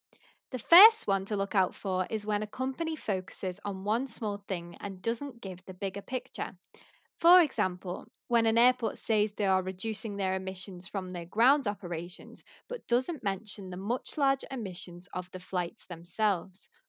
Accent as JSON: {"language": "English", "town": "Liverpool", "region": "North West England", "country": "United Kingdom", "said": "should be easy for me to pronounce as a Scouser."}